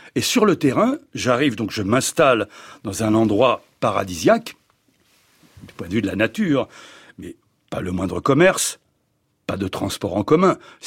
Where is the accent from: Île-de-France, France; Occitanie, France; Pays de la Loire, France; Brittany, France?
Occitanie, France; Montpellier; j'ai été marqué en tant que Montpelliérain par la révolution de 1907